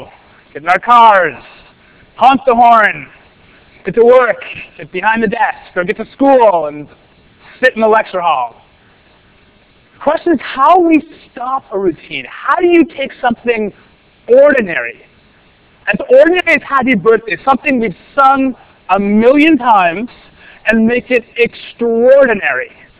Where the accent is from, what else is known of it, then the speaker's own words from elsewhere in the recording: Vaughan, Ontario, Canada; I grew up in Thornhill, a little bit north of here in Toronto, city of Vaughan.